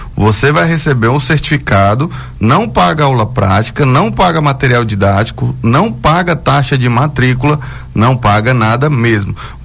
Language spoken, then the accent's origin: Portuguese; Brasília, Federal District, Brazil; Eu sou de Brasília, DF.